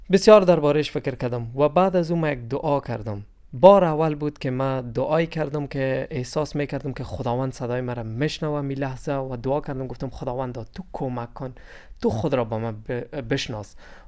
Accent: Afghanistan; من از افغانستان هستم.

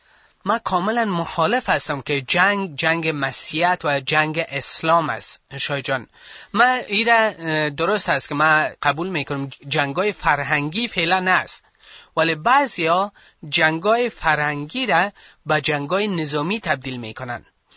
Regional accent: Afghanistan; ما کسایی که پیروای عیسی مسیح هستیم، مسیحای افغان، ما افغان هستیم.

